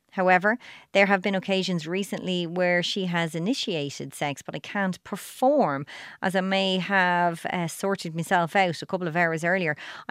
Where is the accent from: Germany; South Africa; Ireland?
Ireland; we're Irish people, like it took us 40 odd years to be able to get contraception for free in the country.